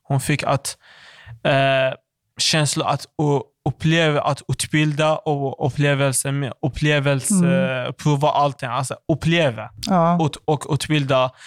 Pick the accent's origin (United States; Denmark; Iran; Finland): Iran; Swedish is a second language; om min mamma, hon varit idag i mitt hemland, eller Iran.